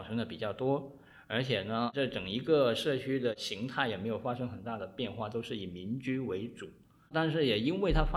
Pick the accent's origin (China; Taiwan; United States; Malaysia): China; Guangzhou, Guangdong; 那我小时候就在这么一个状态之下，那种广州人的经商啊，还有这种生活的那个习惯，很喜欢买本地的东西。